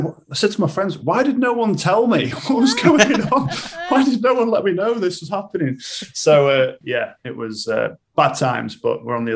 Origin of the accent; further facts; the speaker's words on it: Harrogate, Yorkshire and the Humber, United Kingdom; born there; now in Leeds, United Kingdom; I'm from Leeds. Well, I live in Leeds now, but I was born in a little town called Harrogate, which is a beautiful little place.